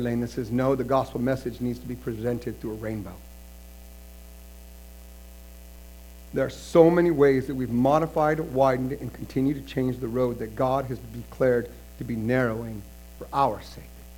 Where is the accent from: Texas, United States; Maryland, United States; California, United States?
California, United States; San Francisco; because I grew up in San Francisco, so I follow the Niners.